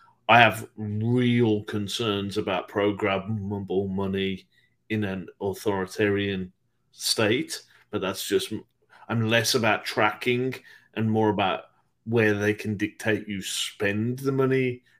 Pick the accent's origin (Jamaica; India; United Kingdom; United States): United Kingdom; I'm hopeful, is my home country, the UK, with the longest serving currency out there on the market, the pound.